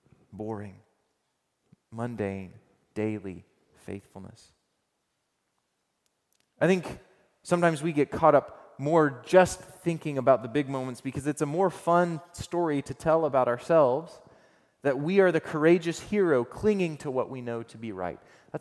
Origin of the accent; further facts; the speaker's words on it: Georgia, United States; You know that many of you know that I'm from Georgia and my parents still live there.